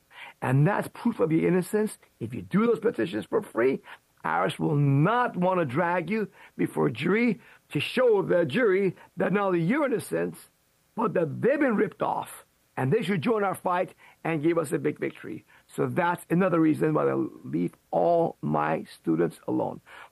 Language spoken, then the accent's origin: English; Iran; now in United States; Back in 1992, Clayton, and I came from Iran, an unfree country, to a free country